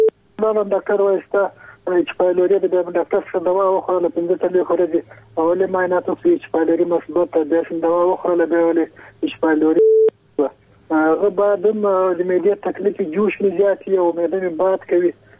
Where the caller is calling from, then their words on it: Paktika, Afghanistan; پکتیکا ولا جنشد لسانی خبر کوم